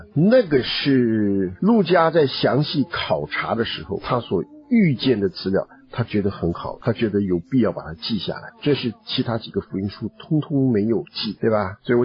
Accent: China; 我们中国人也是一样的，史记怎么写的，对吧？

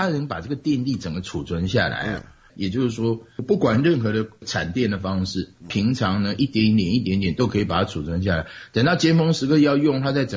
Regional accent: Taiwan; accent: Taiwanese Mandarin; 对啦对啦，这我们台湾国语嘛。

